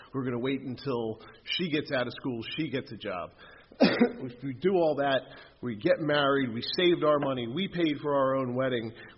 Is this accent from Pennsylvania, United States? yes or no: yes; Newtown, Pennsylvania, United States; I'm actually from Newtown, but I got sober in Bristol and in Levittown, and that's where I spend most of my time. So I kind of identify with being from Bristol.